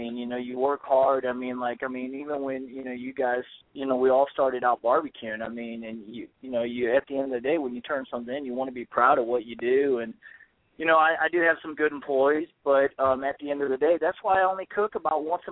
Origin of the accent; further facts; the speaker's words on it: St. Louis, Missouri, United States; because being from St. Louis, you know, growing up in St. Louis and you're hearing about the Royal and everything